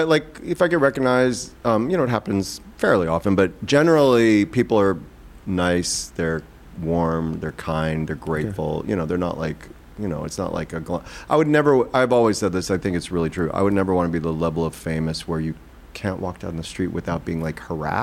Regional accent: Joliet, Illinois, United States; And then when I grew up in Joliet, Illinois, outside Chicago.

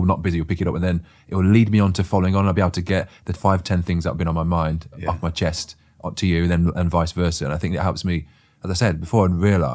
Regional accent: Coventry, West Midlands, United Kingdom; but growing up in Coventry, I had some amazing, loyal friends

